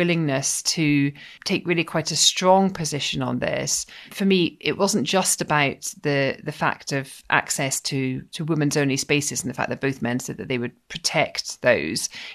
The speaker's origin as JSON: {"language": "English", "region": "Scotland", "country": "United Kingdom", "said": "I would, as a Scot, go back further than"}